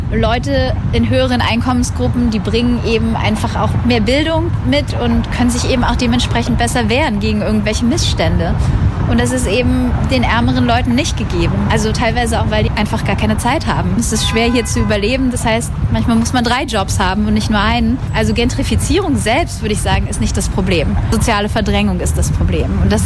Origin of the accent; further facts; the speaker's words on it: Berlin, Germany; now in United States; Ich lebe seit 14 Jahren in den USA. Ich bin selber Berlinerin.